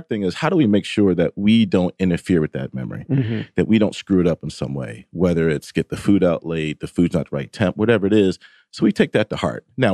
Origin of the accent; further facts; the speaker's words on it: Northeast, United States; even though I grew up in the Northeast.